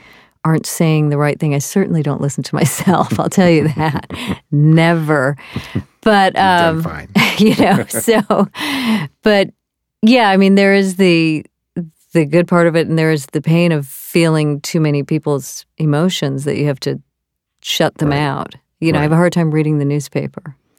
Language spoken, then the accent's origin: English; Santa Barbara, California, United States; I grew up in Santa Barbara.